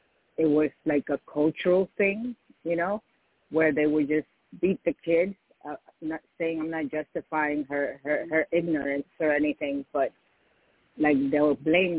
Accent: New York City, New York, United States; also born or lived in Dominican Republic / Puerto Rico; I was born and raised in New York City. We went from New York City to Dominican Republic. Then we went to Puerto Rico, where I was about 10 years old

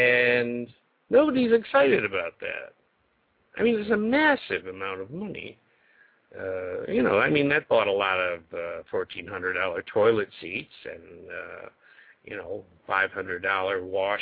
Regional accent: Buffalo, New York, United States; now in Sacramento, United States; Oh, years ago, we're both from Buffalo.

